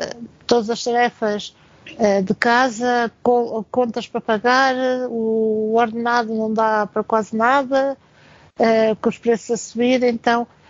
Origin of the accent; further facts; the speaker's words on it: Portugal; tenho aquela percepção que os brasileiros é um povo que é muito alegre, não é um povo tão cabisbaixo como nós, nós portugueses